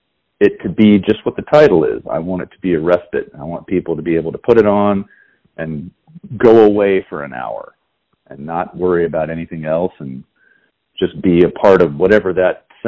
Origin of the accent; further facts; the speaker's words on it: Virginia, United States; also born or lived in Manhattan, New York; I am from Virginia. I was born and raised. I was actually born in Manhattan, because my father was still getting his master's at Union Theological Seminary, but we left when I was like 6 months old, so I don't even count that.